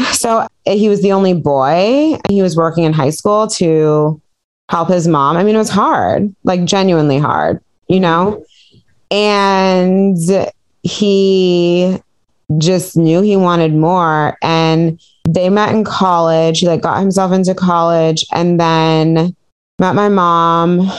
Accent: Piedmont, California, United States; And I grew up in Piedmont and he wanted to live in Piedmont.

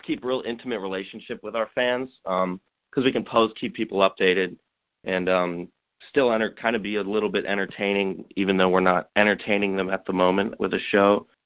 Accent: Erie, Pennsylvania, United States; now in Pittsburgh, United States; I moved here about a year ago, and I'm from Erie, Pennsylvania, excuse me, and there wasn't really much of a music scene up there

